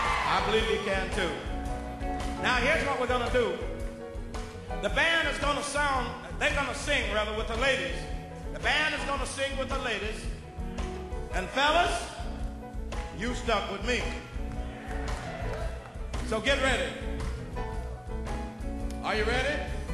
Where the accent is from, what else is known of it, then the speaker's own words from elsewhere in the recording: Indianola, Mississippi, United States; They taught me before I left my hometown of Indianola, Mississippi.